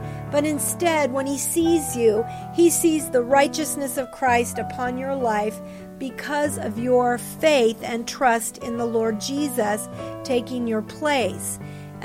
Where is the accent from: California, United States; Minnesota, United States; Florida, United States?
Florida, United States; I grew up in Florida and palm trees flourished all over that state.